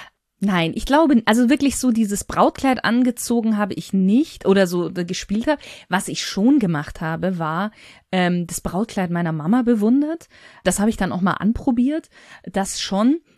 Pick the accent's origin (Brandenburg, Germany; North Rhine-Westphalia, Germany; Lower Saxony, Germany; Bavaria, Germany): Bavaria, Germany; ich bin ja in Bayern groß geworden, also ist das sowieso eher katholisch alles etwas angehaucht.